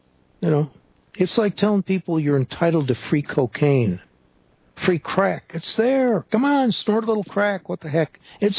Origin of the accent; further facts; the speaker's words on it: Illinois, United States; I remember one of the stores opened in our town in Illinois, my hometown in Illinois